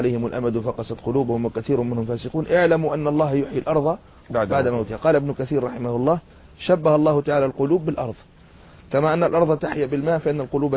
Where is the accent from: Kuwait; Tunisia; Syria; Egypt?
Tunisia; فلا يزال عندنا في تونس مع الأسف